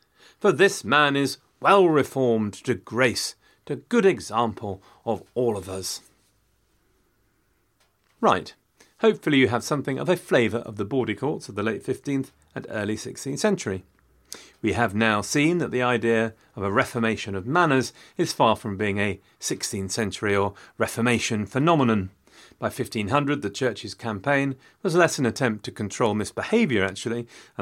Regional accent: Loughborough, East Midlands, United Kingdom; subjected you to a barrage of irrelevant references to Loughborough over the years, purely because it was my hometown.

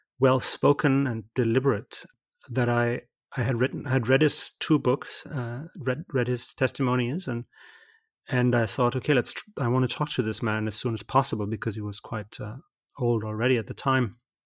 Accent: Germany; I am German. I was born and raised in Germany and had many of these conversations in my own family about what did my grandparents do in the war.

